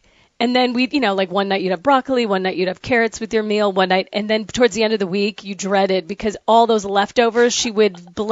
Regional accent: the North, United States; Well, you know, I'm from the North. I'm a damn Yankee

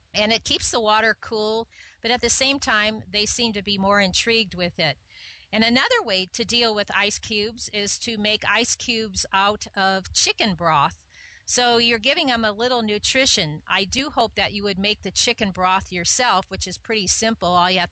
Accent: Tubac, Arizona, United States; I went to the Tubac Olive Company, which is here in my hometown.

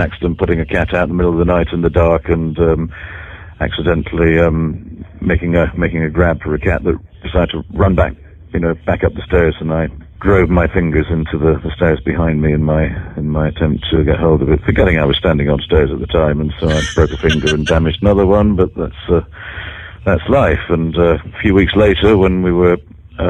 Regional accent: Scotland, United Kingdom; Scotsman.

